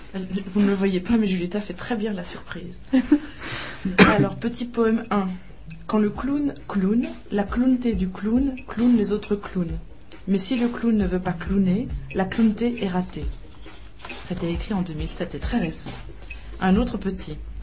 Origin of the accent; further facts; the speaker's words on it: France; accent: French; Ce qui va donc en général faire rire les Anglais et faire rire les Français qui vont reconnaître mon accent français.